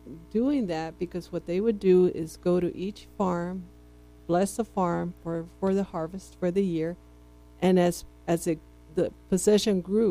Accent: Socorro, Texas, United States; Well, you know, I grew up in Socorro. Attended Mass at the Socorro Mission

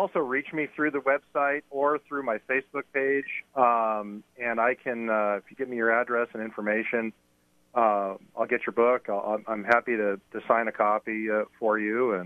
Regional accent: Sedona, Arizona, United States; Yeah, I grew up in the Sedona, Arizona area in the Verde Valley. I lived in other parts of Arizona, too, but that's where I spent most of my childhood and my adolescence was there in northern Arizona

